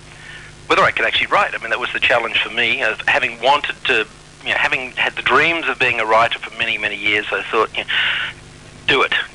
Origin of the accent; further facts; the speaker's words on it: Melbourne, Victoria, Australia; I grew up in Melbourne. I'm from Melbourne originally.